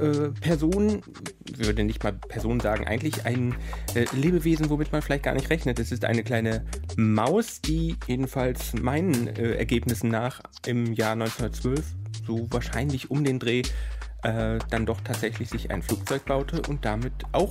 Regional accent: Sulingen, Lower Saxony, Germany; now in Hamburg, Germany; Aus Sulingen, ein kleines Örtchen mitten in so einem Niemandsland zwischen Bremen, Osnabrück

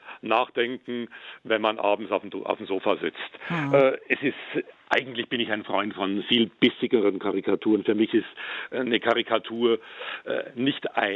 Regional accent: Bavaria, Germany; Ich würde mich als Bayer ja auch nicht rassistisch angegriffen fühlen

